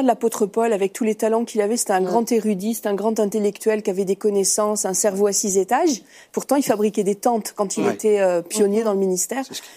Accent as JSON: {"language": "French", "region": "Centre-Val de Loire", "country": "France", "said": "C'est vrai que dans le Berry, on n'a que des couteaux simples."}